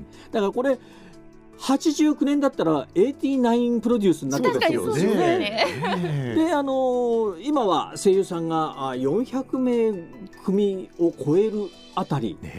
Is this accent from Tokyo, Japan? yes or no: yes; Tokyo, Japan; 僕はほぼ東京小学校からなんで